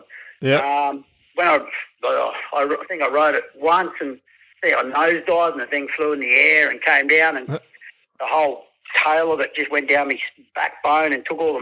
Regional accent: Perth, Western Australia, Australia; I was born in Perth, West Oz.

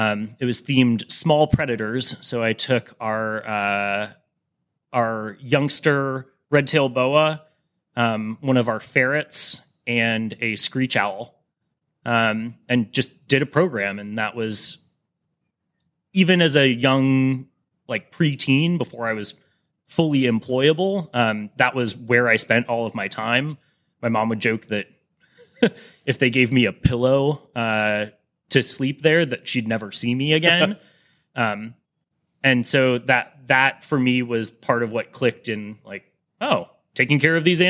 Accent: Cleveland, Ohio, United States; My first sort of professional entrance into the field, growing up in Cleveland, I volunteered at the Natural History Museum there.

